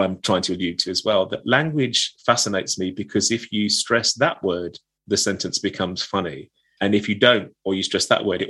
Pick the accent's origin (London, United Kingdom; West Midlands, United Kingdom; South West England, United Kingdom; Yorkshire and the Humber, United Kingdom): London, United Kingdom; I was brought up in East London, Essex, where particularly women sort of had this slightly camp turn of phrase.